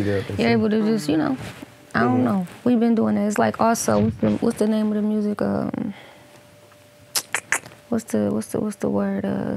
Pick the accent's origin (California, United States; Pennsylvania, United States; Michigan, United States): Michigan, United States; Detroit; Because I do want to sound like I'm from Detroit, but, you know, in my own way.